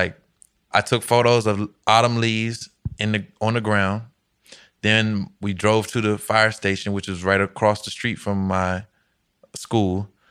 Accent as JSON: {"language": "English", "town": "Alexandria", "region": "Virginia", "country": "United States", "said": "Right. I'm from Alexandria, Virginia."}